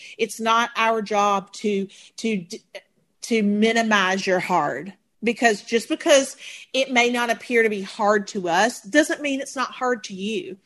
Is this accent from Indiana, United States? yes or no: yes; Indiana, United States; Hi, Lauren. I'm from Indiana.